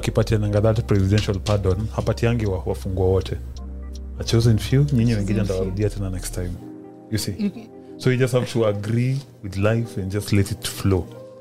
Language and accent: English; Eldoret, Uasin Gishu County, Kenya; I grew up in Eldi, by the way.